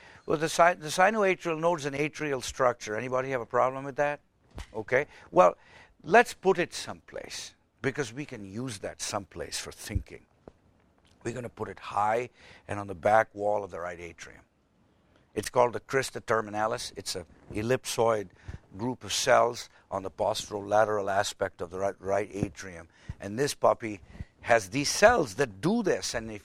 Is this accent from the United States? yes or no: no; Canada; I'm Canadian.